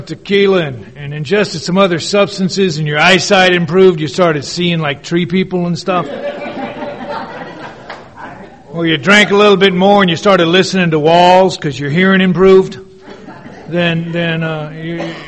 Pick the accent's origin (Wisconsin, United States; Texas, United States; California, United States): California, United States; Manhattan Beach; also born or lived in Rancho Santa Margarita / Torrance; I'm an alcoholic. I'm not from San Diego. I'm from Rancho Santa Margarita, Orange County, born and raised in Manhattan Beach. Redondo Beach, Hermosa Beach, Torrance. We moved a lot.